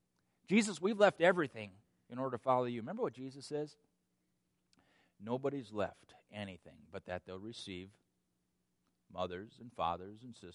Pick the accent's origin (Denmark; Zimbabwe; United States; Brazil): United States; Minnesota; now in Pennsylvania, United States; though I'm from Minnesota, to be in the midst of Pennsylvania, some 1,200 miles removed from family